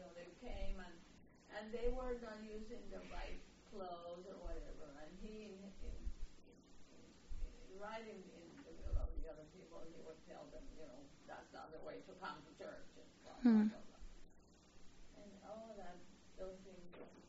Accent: Puerto Rico; I came from Puerto Rico

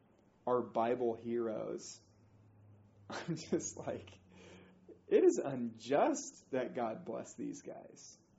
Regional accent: Utah, United States; We're both from Utah.

